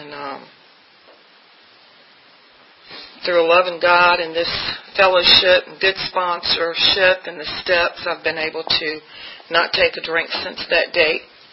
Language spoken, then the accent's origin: English; Hampton, Virginia, United States; But before I go there, I'm originally from Hampton, Virginia.